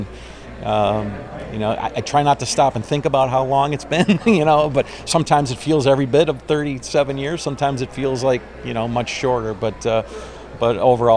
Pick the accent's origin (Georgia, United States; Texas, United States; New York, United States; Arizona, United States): New York, United States; Buffalo; number one, I'm from Buffalo, and I got to work for the professional baseball team in my hometown.